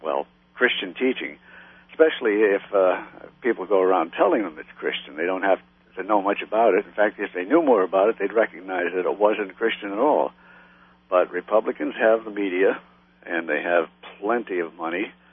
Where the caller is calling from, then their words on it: New Haven, Connecticut, United States; I'm not far from Yale.